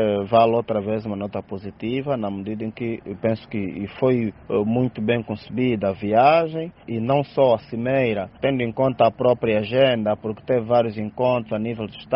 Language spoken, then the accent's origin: Portuguese; Angola; refletir na nossa vida prática enquanto cidadãos, enquanto angolanos